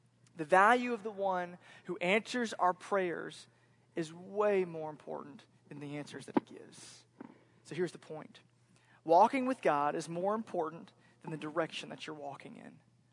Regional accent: Florida, United States; I grew up in Central Florida. I grew up an hour away from the beach.

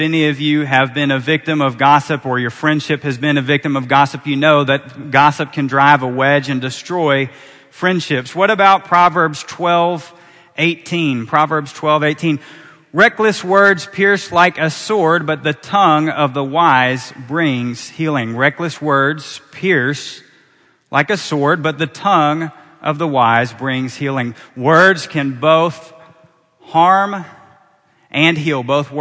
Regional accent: Texas, United States; Okay, folks, I'm from Texas, and that was sad. You're not going to have a Texas boy show you up.

